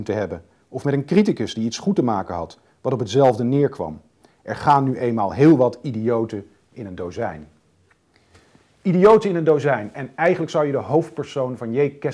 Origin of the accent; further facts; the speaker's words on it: Zaltbommel, Gelderland, Netherlands; hij was de jongen die kwam uit hetzelfde plaatsje als waar ik vandaan kwam, Zaltbommel. Plaatsje aan de Waal